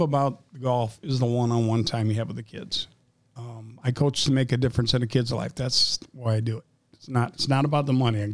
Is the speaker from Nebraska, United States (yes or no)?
no; St. Louis, Missouri, United States; I grew up in North St. Louis, so and my school really is not there anymore.